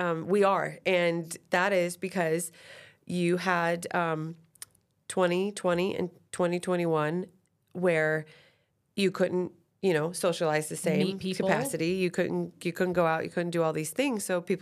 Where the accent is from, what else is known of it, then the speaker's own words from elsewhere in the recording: Iowa, United States; now in Boulder, United States; I'm from Iowa.